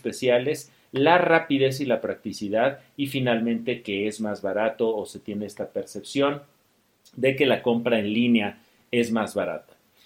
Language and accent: Spanish; Mexico; Magos somos todos estos mexicanos y mexicanas que estamos conectados a Internet